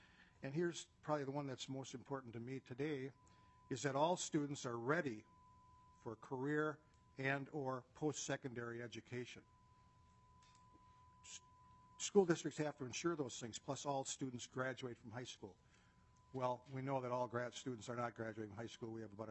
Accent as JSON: {"language": "English", "town": "Winona", "region": "Minnesota", "country": "United States", "tie": "born or raised there", "said": "born and raised in Winona, as I said, and my father was off the farm and clerking in a store downtown for 75 cents an hour."}